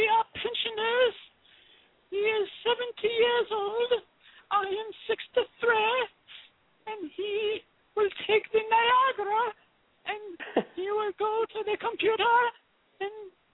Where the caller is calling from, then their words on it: Bristol, South West England, United Kingdom; I am calling from Bristol, England.